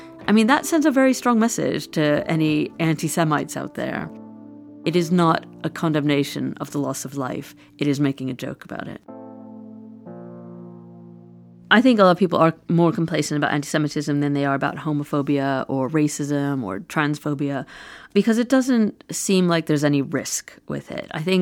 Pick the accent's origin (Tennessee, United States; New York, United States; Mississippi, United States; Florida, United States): New York, United States; New York City; So I grew up in New York City. I am Jewish.